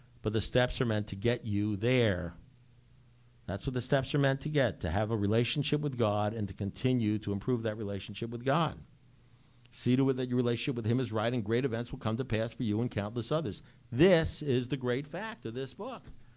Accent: New York, United States; I'm originally from New York and brought up in a family up in New York, Jewish kid, bar mitzvah, all that sort of stuff.

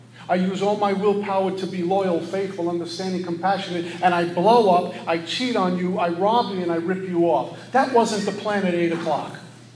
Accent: Brooklyn, New York, United States; I'm a punk from Brooklyn. I'm a drunk. I wasn't always a punk. I was a good kid growing up, and I became what I became.

